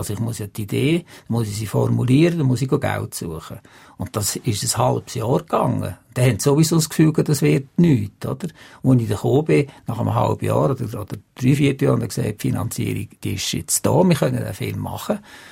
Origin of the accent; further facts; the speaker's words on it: Switzerland; wir sind als Schweizer sind wir dann stolz auf das.